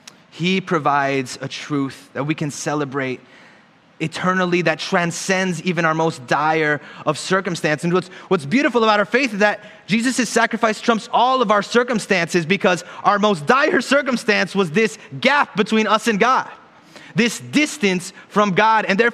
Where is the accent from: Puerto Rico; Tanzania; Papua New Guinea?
Puerto Rico; I grew up in Puerto Rico